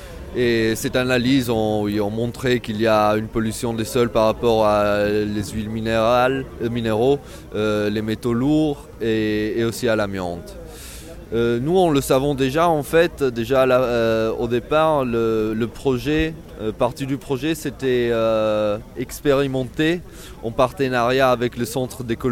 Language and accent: French; Italy; now in Brussels, Belgium; je viens d'Italie. Je suis ici sur Bruxelles depuis un an.